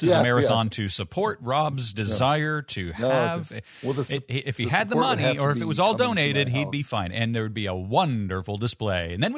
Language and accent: English; Northeast, United States; I grew up in the Northeast and always had white Christmases, no matter, you know, it was just a part of it.